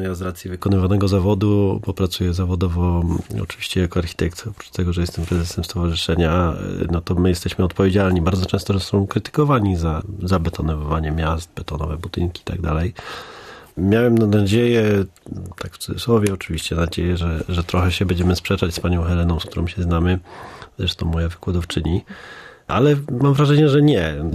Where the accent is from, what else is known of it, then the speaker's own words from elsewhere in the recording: Szczecin, West Pomeranian Voivodeship, Poland; Ja jestem z Gumieniec.